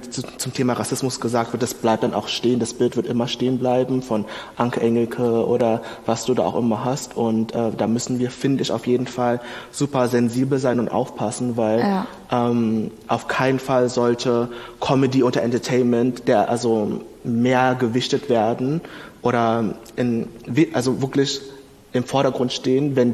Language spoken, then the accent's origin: German; Berlin, Germany; Ich komme aus Berlin, wir sind so Multikulti.